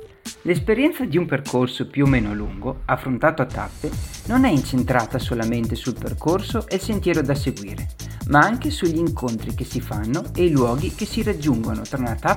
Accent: Falcade, Veneto, Italy; Nelle vicinanze del mio paese, Falcade, ci sono due malghe

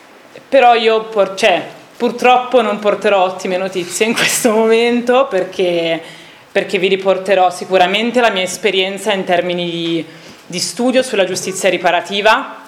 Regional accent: Milan, Lombardy, Italy; io vengo da Milano e queste realtà sono veramente rare in una città così grande

